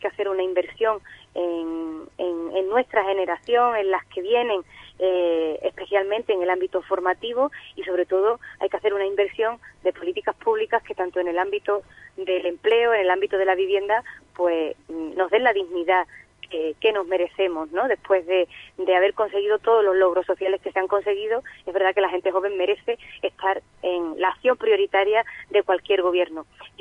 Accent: San Juan del Puerto, Andalusia, Spain; nosotros somos de San Juan del Puerto

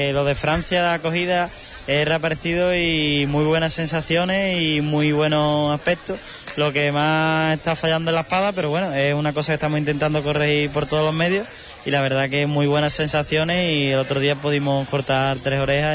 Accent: Huelva, Andalusia, Spain; En mi tierra yo siempre seré un torero de Huelva.

